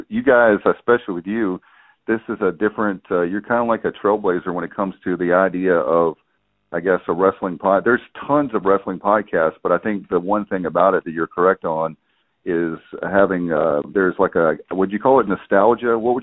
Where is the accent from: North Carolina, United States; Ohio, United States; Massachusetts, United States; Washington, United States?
North Carolina, United States; And I grew up in the South in the Triangle of North Carolina, where Jim Crockett Promotions was huge.